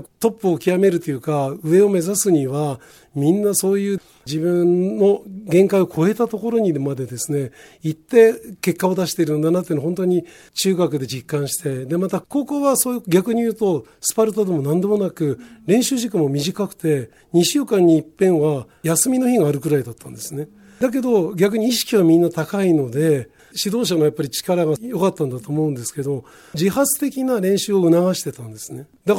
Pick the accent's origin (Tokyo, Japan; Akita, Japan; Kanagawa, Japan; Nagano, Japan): Kanagawa, Japan; Yokohama; 私はね横浜の南区の井戸ヶ谷ってあるんですけども、そこで生まれまして、1歳の時に父親の仕事の関係の寮が鶴見の方にありましたので、そちらの1歳の時から移動して、それで小学校5年生まで鶴見におりまして